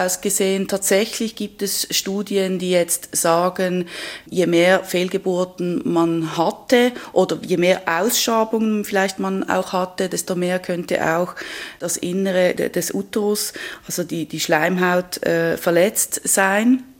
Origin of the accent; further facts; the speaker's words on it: Basel, Basel-Stadt, Switzerland; now in Triesen, Liechtenstein; In Triesen, in einem kleinen Dorf, aber ursprünglich komme ich aus Basel. Ja, aus einer großen Stadt, aber seit 15 Jahren wohnen wir jetzt dort